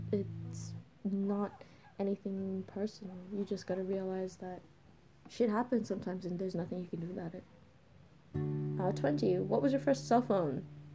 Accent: Australia; I'm Australian. We don't do Thanksgiving turkeys. We don't do Thanksgiving, period. We do Australia Day

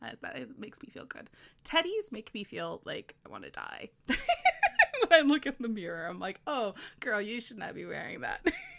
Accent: West Coast, United States; let's just say West Coast of the US.

